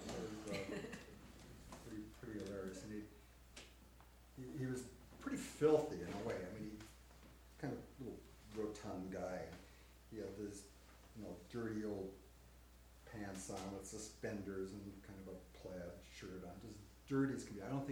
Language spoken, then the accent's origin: English; Minnesota, United States; I'm a Norwegian from Minnesota.